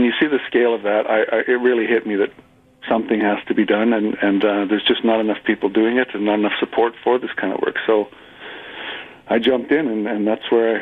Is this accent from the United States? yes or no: no; Smithers, British Columbia, Canada; moved away as an adult; also born or lived in Indonesia / Malaysia; Well, I didn't actually start in Big Lake. I'm originally from Smithers. I moved to Southeast Asia.